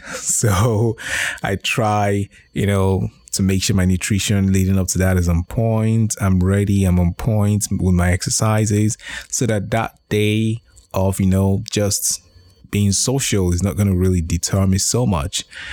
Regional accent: Nigeria; I'm from Nigeria originally

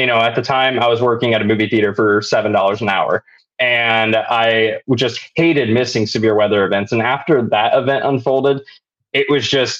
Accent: Marysville, Ohio, United States; hit my hometown of Marysville, Ohio.

